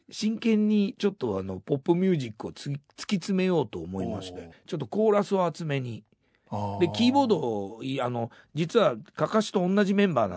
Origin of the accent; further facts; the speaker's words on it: Shimizu, Shizuoka, Japan; 僕静岡の清水出身なんですけど、